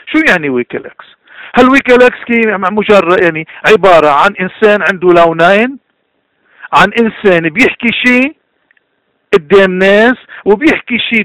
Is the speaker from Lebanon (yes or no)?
yes; Lebanon; نحن كلبنانيين عم نعاني من وقت ما أخذنا الاستقلال بالأربعينات